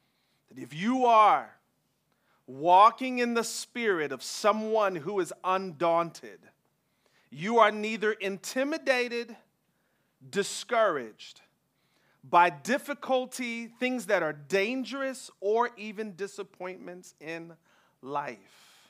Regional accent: Oakland, California, United States; I hail from Oakland, California. I am an avid Bay Area fan, all things Bay Area.

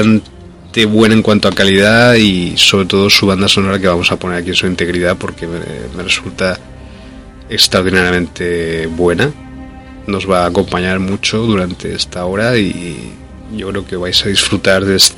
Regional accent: Loja, Andalusia, Spain; born there; also born or lived in Valencia; residí la mayor parte de mi vida en Valencia y en España, y aunque nací en Loja, en Granada, en Andalucía.

